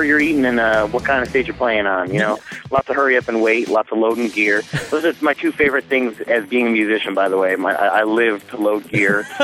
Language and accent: English; Chicago, Illinois, United States; Yeah, we're all from Chicago.